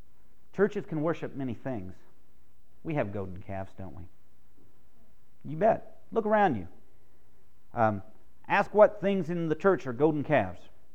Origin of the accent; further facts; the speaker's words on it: Texas, United States; I grew up in East Texas